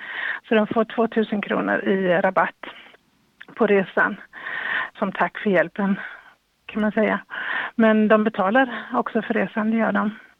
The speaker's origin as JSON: {"language": "Swedish", "town": "Gothenburg", "region": "Västra Götaland County", "country": "Sweden", "moved": "as an adult", "lives_now": "Copenhagen, Denmark", "said": "jag bor i Köpenhamn sedan 20 år. Men eftersom jag kommer från Sverige, från Göteborg från början"}